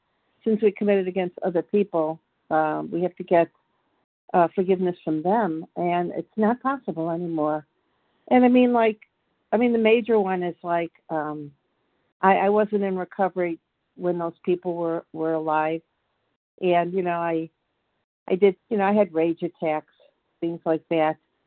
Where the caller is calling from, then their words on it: Georgia, United States; from Georgia.